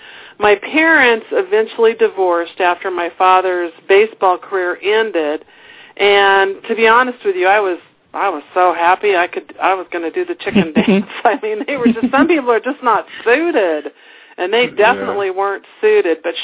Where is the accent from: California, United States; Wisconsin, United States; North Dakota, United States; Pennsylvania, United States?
California, United States; I grew up in California, and I grew up in a very public family.